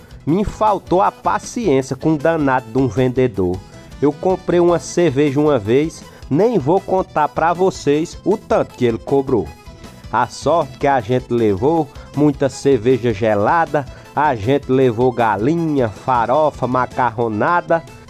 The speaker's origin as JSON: {"language": "Portuguese", "region": "Paraíba", "country": "Brazil", "tie": "born or raised there", "said": "Eu cresci longe da praia, no Cariri paraibano."}